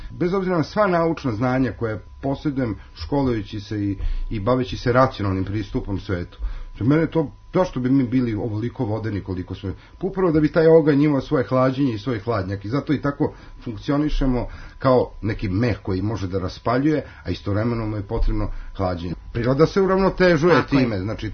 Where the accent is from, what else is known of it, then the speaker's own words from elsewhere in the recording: Belgrade, Serbia; ja sam isto iz Beograda